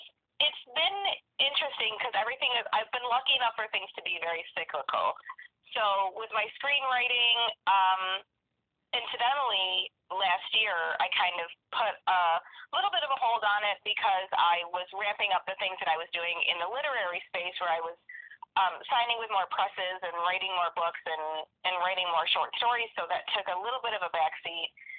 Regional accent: New York, United States; I am from New York. I'm from upstate New York, and actually in the center of the state, not just north of New York City, which everybody thinks upstate New York is. It's not. I'm in wine country.

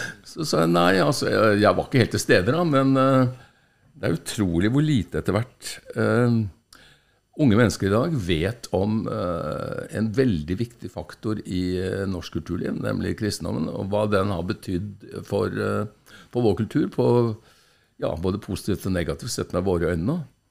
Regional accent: Østfold, Norway; Det er alltid fascinert meg at jeg kommer fra Østfold, og i Østfold så var det mye snø, liksom.

